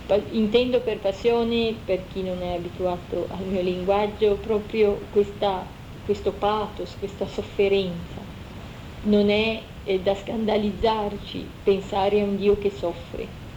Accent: Liguria, Italy; sono mezza del sud, perché sono ligure, ma anche un po' di sangue calabrese

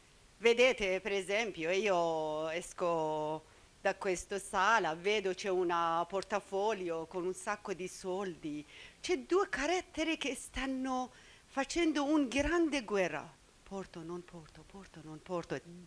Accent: Iran; Italian is a second language; now in Italy; vengo dall'Iran.

